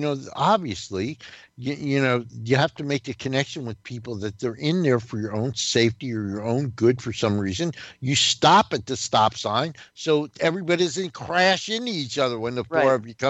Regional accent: New Jersey, United States; And I'm also from New Jersey, whose state motto is "We shall not be scammed."

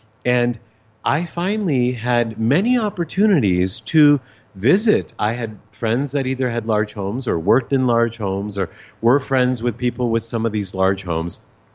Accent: Monterey, California, United States; born there; Seriously, I was born in Monterey, California.

